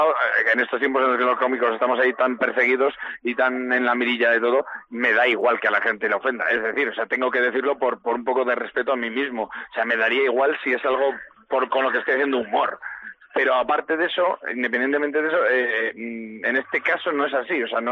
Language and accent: Spanish; Castile, Spain; yo soy muy de mi tierra, de Castilla, yo he pasado mucho tiempo en Segovia, he comido mucho y he vivido mucho por allí